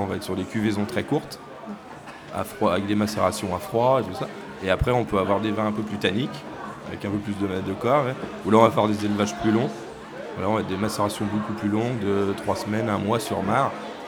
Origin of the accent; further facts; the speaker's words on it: Chinon, Centre-Val de Loire, France; De Chinon, donc on est au sud de Tours.